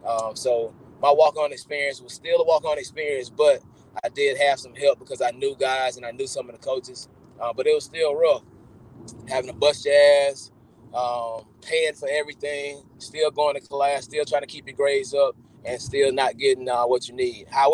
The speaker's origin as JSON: {"language": "English", "town": "Greenville", "region": "Florida", "country": "United States", "said": "Well, you know, I'm from Madison County, Greenville, Florida, home of the Cowboys, and real small county, super small town, very family oriented, you know, all blue collar workers."}